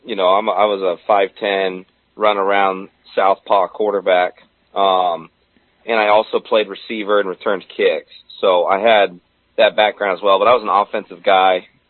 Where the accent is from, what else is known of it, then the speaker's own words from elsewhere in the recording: San Marcos, California, United States; I come from San Diego, North County, San Diego, in a town called San Marcos.